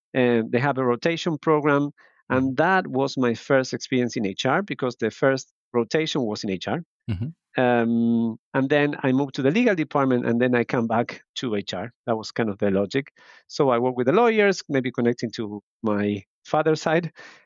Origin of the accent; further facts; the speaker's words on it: Argentina; English is a second language; I was born and raised in Argentina, in a small town, very small, of 7,000 people living there.